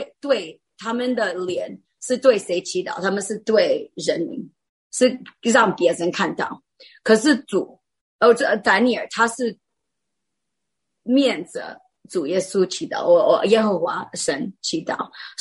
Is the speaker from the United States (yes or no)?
yes; United States; 因为我也是美国人